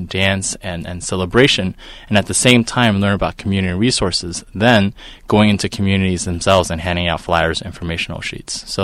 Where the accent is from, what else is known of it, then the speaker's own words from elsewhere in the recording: New York City, New York, United States; I grew up in the Bronx, and my parents were among the first generation of Chinese to come to America.